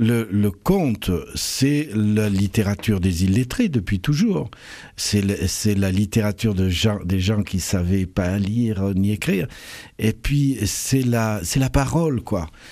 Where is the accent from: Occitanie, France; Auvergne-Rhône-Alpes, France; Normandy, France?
Occitanie, France; Carcassonne; Je suis originaire de Carcassonne, oui, j'ai passé toute mon enfance à Carcassonne.